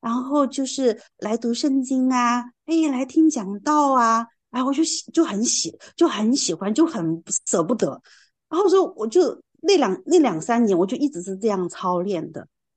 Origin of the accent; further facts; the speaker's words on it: Chengdu, Sichuan, China; 因为我家是成都的嘛，干哈，老是感动我要来云南